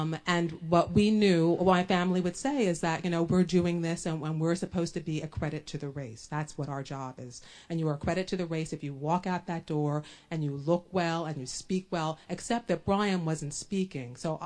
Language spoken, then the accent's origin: English; New Jersey, United States; I was raised in Monmouth County.